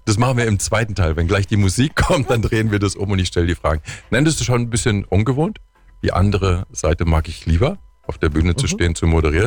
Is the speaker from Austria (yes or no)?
no; Rheine, North Rhine-Westphalia, Germany; moved away as an adult; now in Kaufbeuren, Germany; Ich komme aus Rheine bei Münster. Mhm. Dort bin ich geboren und dann nach dem Abitur bin ich zu C&A Mode gekommen und über C&A Mode 98 dann nach Kaufbeuren versetzt worden.